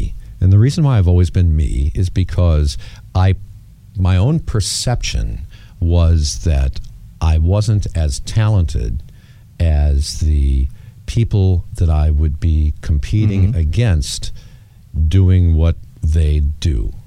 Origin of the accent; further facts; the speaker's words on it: Detroit, Michigan, United States; So by the time I was 18, I was in Detroit, which is my hometown